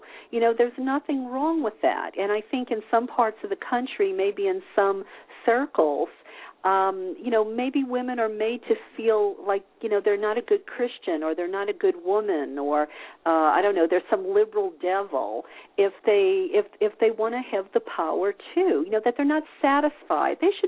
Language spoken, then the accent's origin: English; the South, United States; You know, look, I come from the South, and, you know, you're taught to be nice.